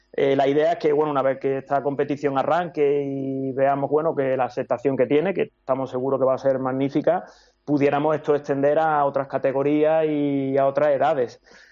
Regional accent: Spain; te preguntas de dónde eres, de España.

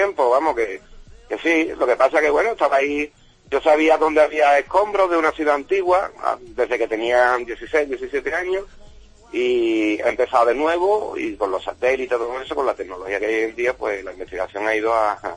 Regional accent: Sanlúcar de Barrameda, Andalusia, Spain; yo soy de Sanlúcar, aquí siempre hemos hablado de que está Tartessa por la zona esta.

